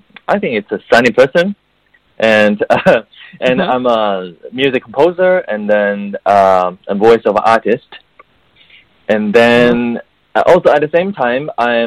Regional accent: Beijing, China; English is a second language; Okay, so I grew up in Beijing, China. So at the same time, you know, English is not my native language, so I'm trying my best. And I grew up in Beijing

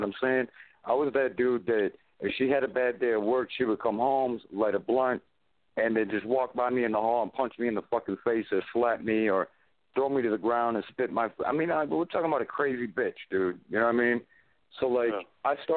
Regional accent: Michigan, United States; We felt like that about Murder Dog growing up in Michigan, man.

